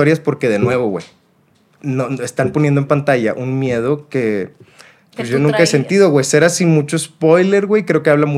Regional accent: Monterrey, Nuevo León, Mexico; yo crecí en Monterrey, güey, que es una ciudad, para bien o para mal, quizás más para mal, muy agringada, güey.

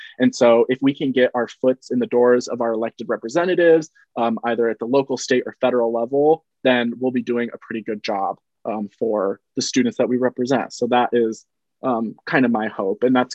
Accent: Michigan, United States; Yeah, just because I was raised in Michigan, but I'm like very close to Illinois and Chicago.

